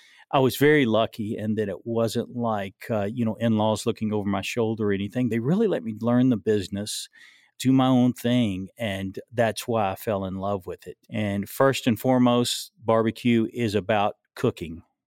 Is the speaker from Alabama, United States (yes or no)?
yes; Florence, Alabama, United States; Well, I'm actually originally from Florence, Alabama, so definitely a North Alabama native. That's where I was born and raised.